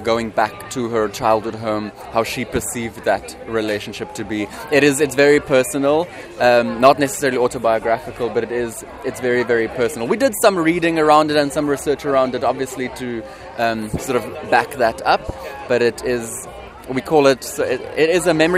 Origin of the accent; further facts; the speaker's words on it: South Africa; We're from South Africa, yes.